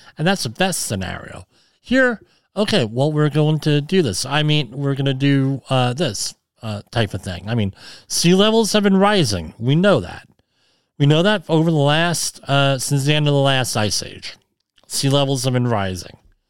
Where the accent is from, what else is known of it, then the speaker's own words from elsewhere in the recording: Woodbridge, New Jersey, United States; I mean, where I grew up in Woodbridge, and I'm sorry I don't have pictures of this from when I was growing up, but we had in Woodbridge, we had where the Woodbridge Center Mall is, that was all clay pits.